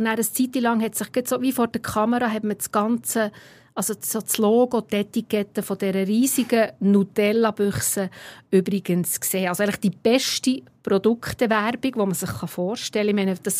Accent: Italy; wo mich als Italienerin natürlich extrem stolz gemacht und gefreut

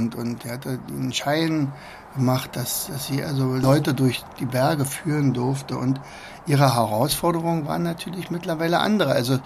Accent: Germany; naja, ich bin ja damals in der DDR aufgewachsen und wir durften also nicht in den Wilden Westen fahren.

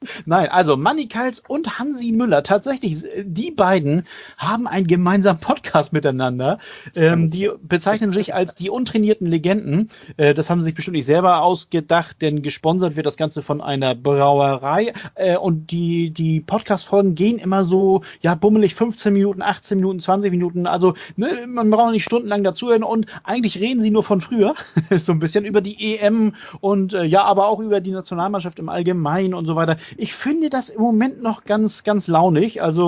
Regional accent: Hamburg, Germany; born there

